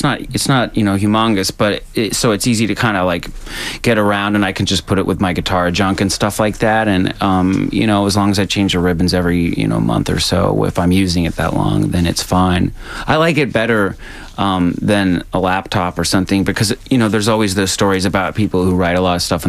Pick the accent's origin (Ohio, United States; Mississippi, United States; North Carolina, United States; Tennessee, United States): North Carolina, United States; I'm from North Carolina and from the East Coast, it was almost shocking. But now, it just feels like home.